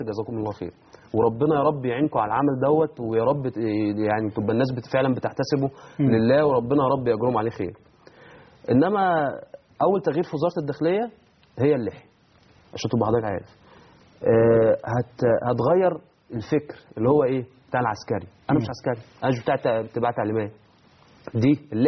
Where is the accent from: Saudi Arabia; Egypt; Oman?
Egypt